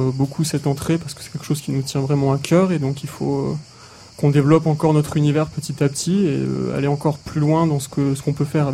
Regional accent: Occitanie, France; On vient de la région de Toulouse et donc l'aurore est très belle le matin, c'est très rose.

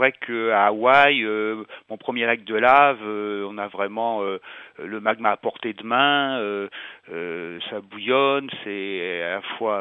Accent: Grenoble, Auvergne-Rhône-Alpes, France; c'était avec mes parents, on partait, on est grenoblois, nous, et on partait du côté des Landes

